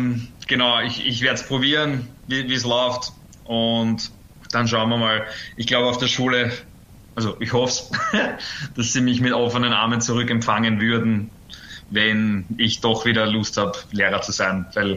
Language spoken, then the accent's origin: German; Vienna, Austria; ich bin aus Wien